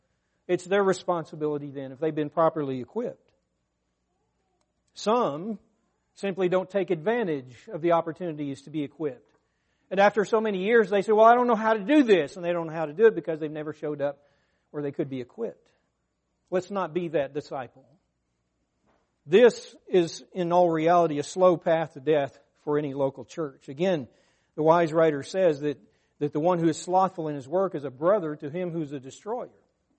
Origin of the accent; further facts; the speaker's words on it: Russellville, Arkansas, United States; When I was growing up in Arkansas, I lived in Russellville, Arkansas